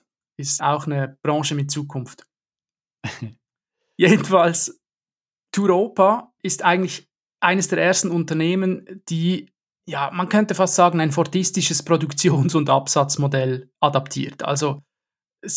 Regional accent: Switzerland; vor allem für uns als Schweizer

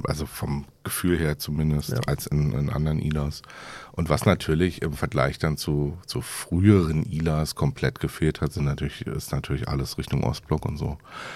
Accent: Berlin, Germany; Wir sind ja Berliner

